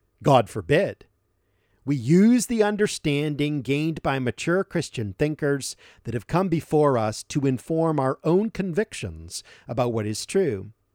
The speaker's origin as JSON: {"language": "English", "region": "Massachusetts", "country": "United States", "said": "Since I am from Massachusetts, here in the States, and since I pray regularly for the Lord to revive us again"}